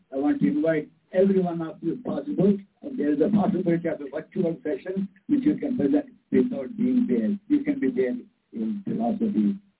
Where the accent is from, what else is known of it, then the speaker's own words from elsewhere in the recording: India; Though I am Indian.